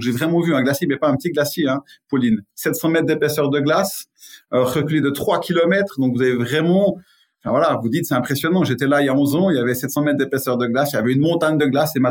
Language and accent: French; Neuchâtel, Switzerland; born there; Donc je suis né à Neuchâtel en 1972